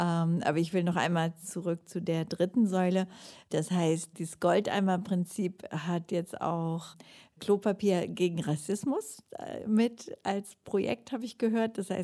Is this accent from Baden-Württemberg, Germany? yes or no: no; Hamburg, Germany; für mich als Hamburgerin weckt das Heimatgefühle.